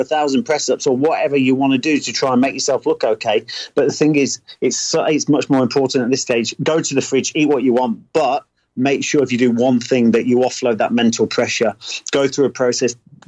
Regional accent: Burton upon Trent, West Midlands, United Kingdom; But I'm actually from Burton-on-Trent, just down

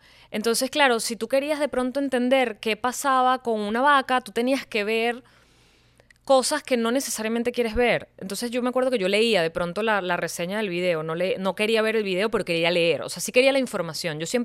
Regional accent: Venezuela; nos pasa, bebeches, como venezolanos, cuando estás en un país donde noticias de Venezuela que llegaron fueron muy puntuales

